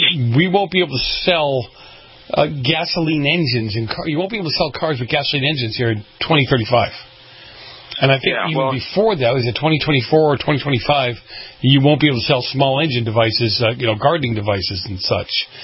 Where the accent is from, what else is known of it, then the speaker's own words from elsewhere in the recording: Boston, Massachusetts, United States; I grew up in Boston.